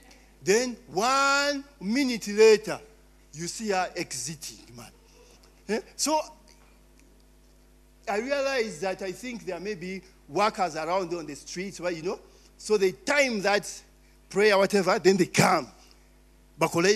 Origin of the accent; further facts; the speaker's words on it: Kampala, Central Region, Uganda; also born or lived in Buganda; I was born in Buganda. I grew up in Kampala.